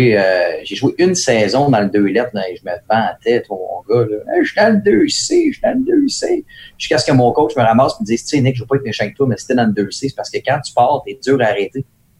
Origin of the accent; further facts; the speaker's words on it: Quebec, Canada; j'ai grandi au Québec.